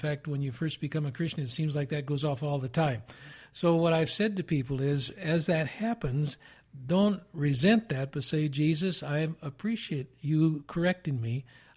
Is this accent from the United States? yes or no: yes; Chicago, Illinois, United States; Last time I was out here, and you're from Pennsylvania, I'm from Chicago.